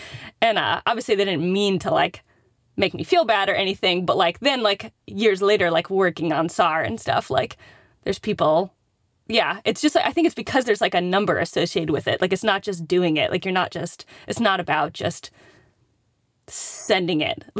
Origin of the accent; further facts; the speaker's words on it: East Coast, United States; And it's funny because, like, I'm from the East Coast.